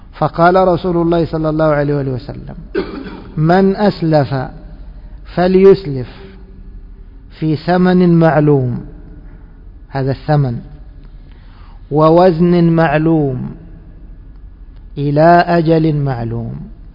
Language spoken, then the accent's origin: Arabic; Egypt; نعم، وهذا مشهور عندنا في بلادنا مصر.